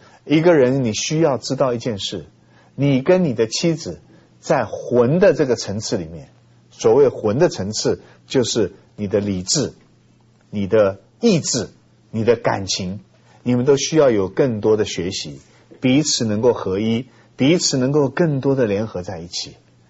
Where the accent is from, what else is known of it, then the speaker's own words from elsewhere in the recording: China; 我们中国人有一个非常错误的想法